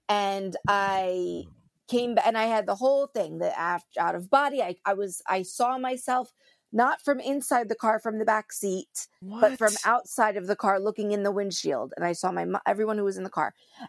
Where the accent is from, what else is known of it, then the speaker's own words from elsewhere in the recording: New Jersey, United States; I am from New Jersey.